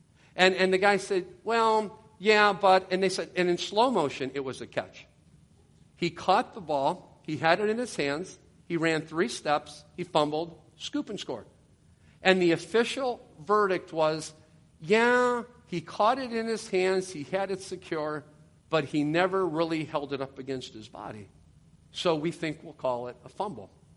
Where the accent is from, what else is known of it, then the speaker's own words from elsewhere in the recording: Ohio, United States; because I grew up in Ohio. I went to Ohio State first.